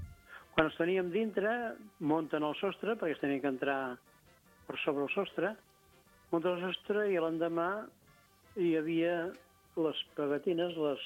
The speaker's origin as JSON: {"language": "Catalan", "town": "Olèrdola", "region": "Catalonia", "country": "Spain", "also_born_or_lived": "Vilafranca", "said": "jo soc d'Olèrdola. Vaig anar al poble de la meva mare i d'allà em vaig entrar en un convent de frares. Bé, total, que als 13 anys vaig tornar cap a Vilafranca"}